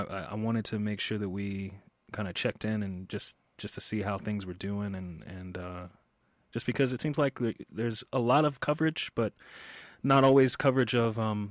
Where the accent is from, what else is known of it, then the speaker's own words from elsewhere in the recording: the South, United States; Yeah, it's you know, I'm from the South originally, and so I'm familiar with the kind of damage that hurricanes can do.